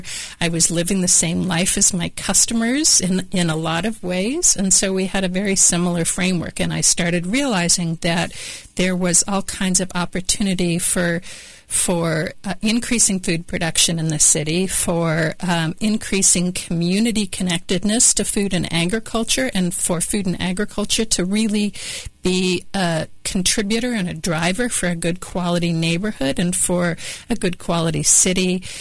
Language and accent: English; El Dorado, Kansas, United States; Yeah, I grew up outside of El Dorado, Kansas, and my parents weren't farmers, but my neighbors were